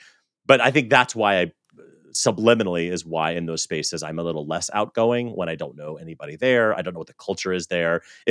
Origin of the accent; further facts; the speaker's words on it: Southern United States, United States; So for some backstory, I grew up in the South, and the American South is varied, but in general, it's a very conservative culture.